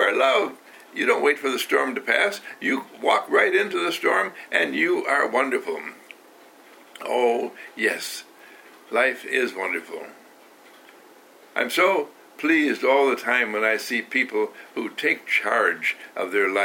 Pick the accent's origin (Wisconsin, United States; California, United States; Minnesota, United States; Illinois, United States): Wisconsin, United States; Wauwatosa; I was brought up in Waltosa, Wisconsin, that's by Milwaukee.